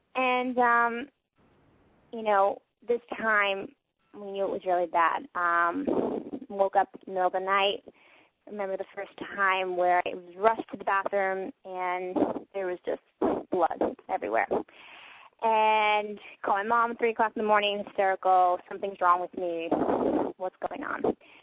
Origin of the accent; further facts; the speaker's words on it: Brooklyn, New York, United States; I am from Brooklyn, New York. I come from Bensonhurst, which is a very Italian neighborhood, and I come from a very Italian Catholic family.